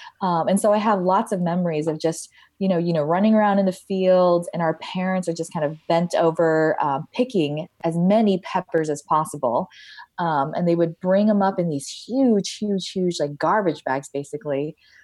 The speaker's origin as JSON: {"language": "English", "town": "Colorado Springs", "region": "Colorado", "country": "United States", "tie": "born or raised there", "also_born_or_lived": "Denver", "said": "So I'm a Colorado girl at heart. I grew up in Colorado Springs. My family moved to Denver for a couple of years and we moved back to Colorado Springs."}